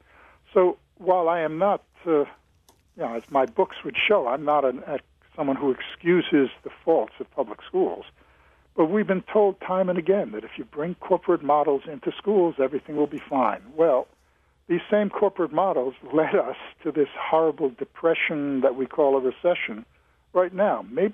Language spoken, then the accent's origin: English; Paterson, New Jersey, United States; I come from Paterson, New Jersey, one of the third poorest city in the United States of its size, and I grew up in poor schools.